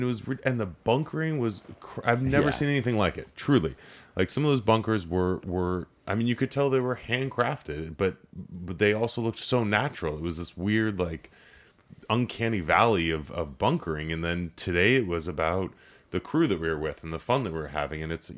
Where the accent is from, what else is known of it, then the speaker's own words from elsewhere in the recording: Los Angeles, California, United States; Yeah, I mean, growing up in Los Angeles, I worked in politics. I mean, that's kind of my background, is working in City Hall and working to make the city I grew up in and love better